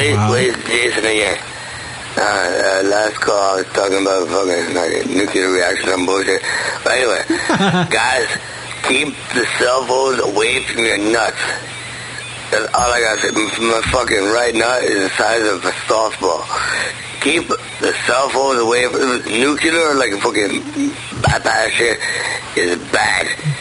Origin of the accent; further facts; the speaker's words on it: Vancouver, British Columbia, Canada; I'm from Vancouver, BC.